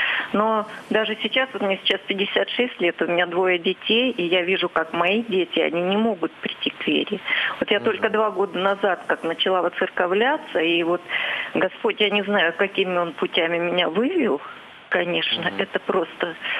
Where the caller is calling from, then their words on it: Saint Petersburg, Russia; Я звоню из Санкт-Петербурга.